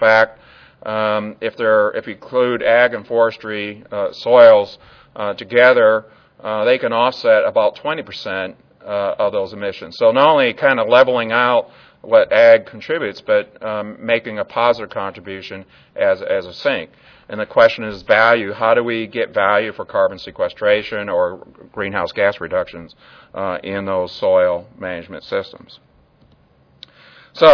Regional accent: Illinois, United States; I grew up near Chicago. I would argue some of the best soil in the world.

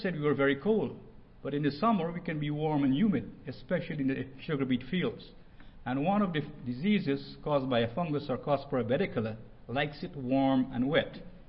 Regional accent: North Dakota, United States; and I'm from North Dakota, and Minnesota, North Dakota is number two.

